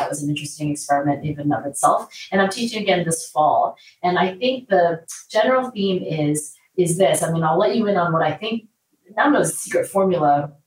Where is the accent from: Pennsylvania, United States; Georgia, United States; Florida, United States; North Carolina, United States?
Pennsylvania, United States; Philadelphia; this Hawaiian restaurant in my hometown of Philadelphia, it was called Poi Dog